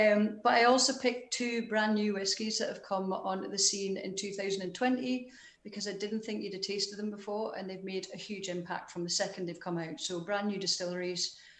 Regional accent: Newcastle, North East England, United Kingdom; born there; I was born in Newcastle.

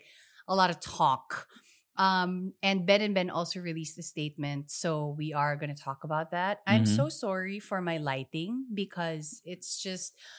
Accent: Philippines; but we are both from the Philippines. We are Filipinos.

